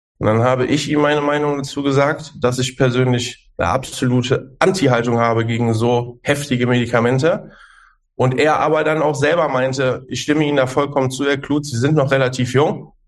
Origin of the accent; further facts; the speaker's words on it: North Rhine-Westphalia, Germany; ich bin 36 Jahre alt. Ich komme hier aus der Gegend von Düsseldorf